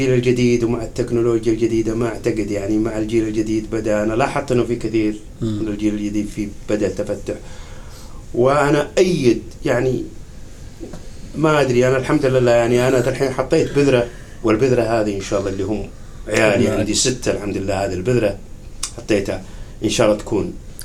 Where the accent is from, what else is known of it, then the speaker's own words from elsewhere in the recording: Saudi Arabia; زي عندنا في السعودية